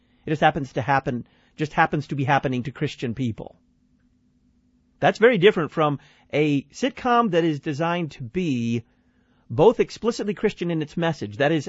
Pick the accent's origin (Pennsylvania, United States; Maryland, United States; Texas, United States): Texas, United States; Dallas; But I'm from Texas, and you see, this song holds a special place in my heart. I'm not a Houston Astros fan. I'm not. I come from Dallas